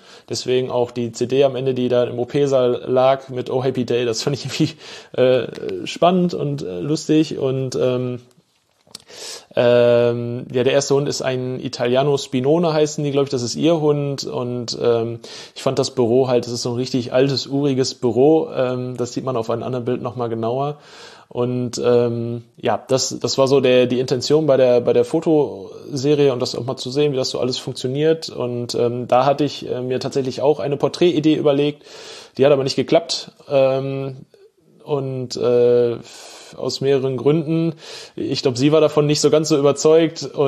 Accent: Bochum, North Rhine-Westphalia, Germany; born or raised there

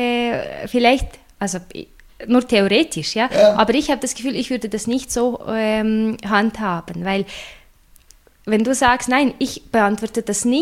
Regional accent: Russia; ich komme aus Russland und das ist die Situation mit der Barrierefreiheit, mit Zugänglichkeit und allem, ist eine ganz andere.

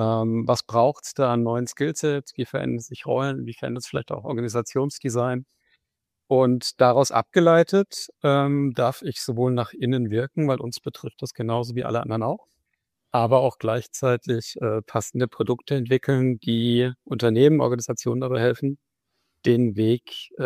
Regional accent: Hesse, Germany; born or raised there; also born or lived in Bavaria / Ruhr

